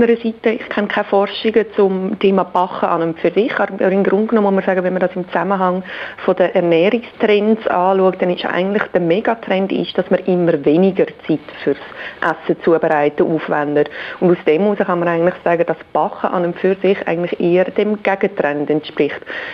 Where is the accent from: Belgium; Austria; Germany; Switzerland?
Switzerland; Aargau; als Aargauerin natürlich die Aargauer Rüebli-Torte